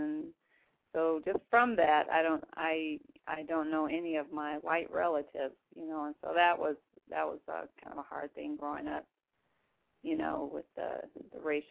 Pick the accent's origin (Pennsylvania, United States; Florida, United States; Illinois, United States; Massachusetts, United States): Illinois, United States; Rockford; Guess myself, I am originally from the Midwest. I'm from Rockford, Illinois. I'm one of altogether 10 siblings.